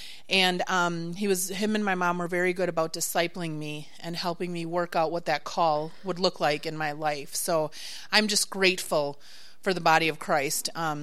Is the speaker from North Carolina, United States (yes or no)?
no; Wisconsin, United States; the church that I grew up in the Assemblies of God down in the Milwaukee area